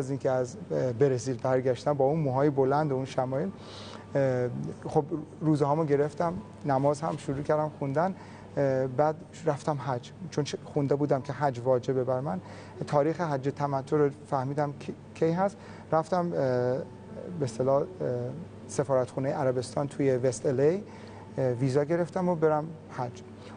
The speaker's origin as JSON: {"language": "Persian", "country": "Iran", "said": "گفتم من ایرانی هستم."}